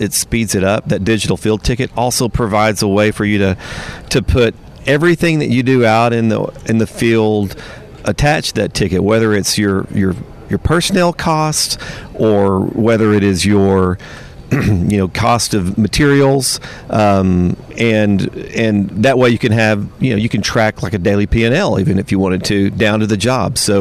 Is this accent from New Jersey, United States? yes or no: no; Midland, Texas, United States; now in Houston, United States; Yeah, I'm in Houston. I'm actually from Midland, though.